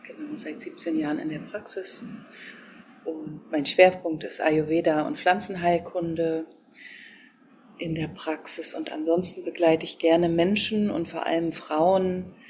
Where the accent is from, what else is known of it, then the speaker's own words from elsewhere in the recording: East Germany, Germany; Ich bin in der DDR aufgewachsen.